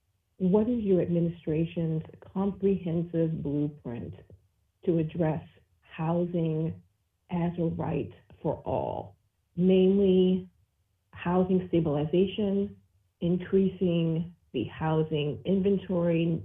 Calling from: Baltimore, Maryland, United States; I am calling from West Baltimore, actually in Poppleton.

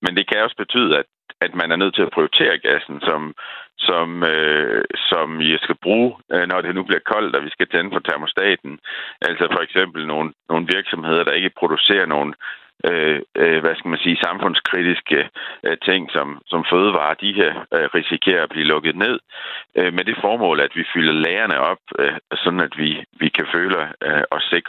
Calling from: Brussels, Brussels-Capital Region, Belgium; Linjen her, jeg er med fra Bruxelles faktisk.

